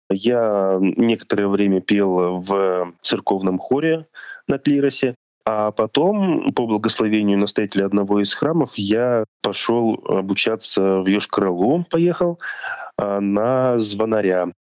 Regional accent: Astana, Kazakhstan; now in Russia; Я родом из Казахстана, из города Астана. Я приехал в Россию в 2002 году и учился в специализированной школе-интернате для слепых и слабовидящих детей.

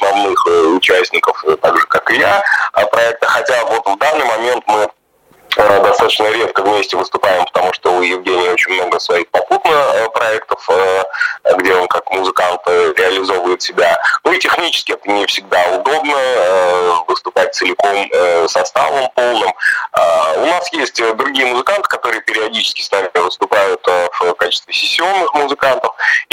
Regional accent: Volgograd Oblast, Russia; дело в том, что я родом из Волгоградской области

